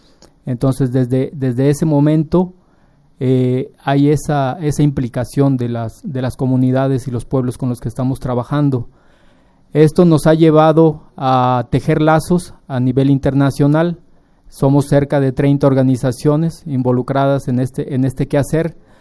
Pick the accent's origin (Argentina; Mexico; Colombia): Mexico; que somos de acá de México.